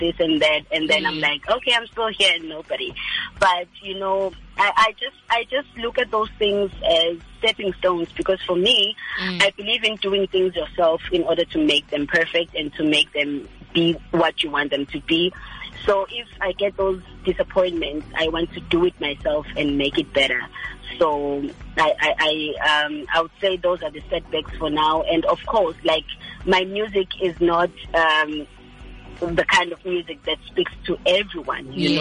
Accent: Empangeni, KwaZulu-Natal, South Africa; I was born and raised in Empangeni. And I just grew up in a very musical family and a Christian family.

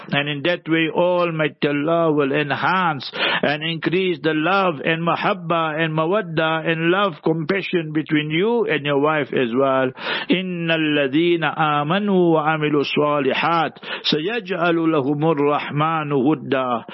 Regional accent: Heidelberg, South Africa; Anyway, that was my hometown, it is my hometown, and inshallah this week again I'll be there for a very short period

